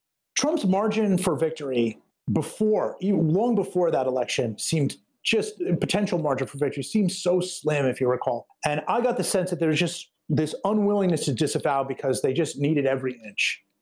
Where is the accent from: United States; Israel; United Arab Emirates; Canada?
United States; I'll just speak as a, as an American, I feel sad.